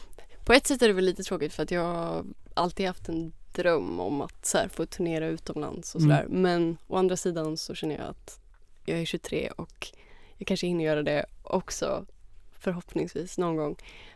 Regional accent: Örebro, Örebro County, Sweden; also born or lived in Greece; now in Stockholm, Sweden; ja, jag är född i Örebro. Och sen så bodde jag några år i Grekland med min familj, och sen flyttade vi tillbaka till Örebro när jag började ettan, alltså i grundskolan. Så när jag liksom bott på norr i Örebro vid typ Längbro torg

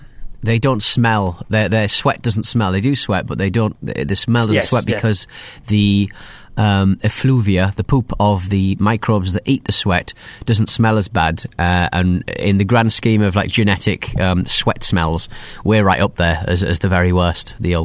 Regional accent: United Kingdom; I'm British, of kind of like, we don't smile. We grimace.

